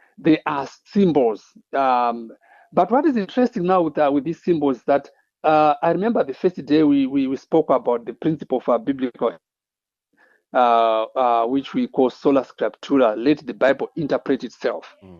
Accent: Zimbabwe; For example, I'm from Zimbabwe.

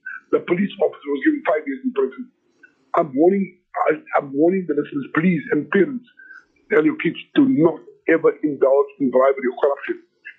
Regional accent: South Africa; I'm South African. I'm a South African. First, I'm Muslim.

